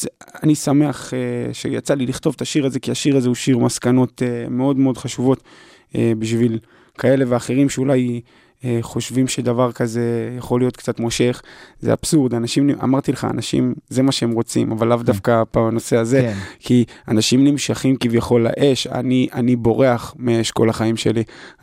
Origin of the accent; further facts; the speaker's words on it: Petah Tikva, Central District, Israel; קודם כל גדלתי בפג'ה בפתח תקווה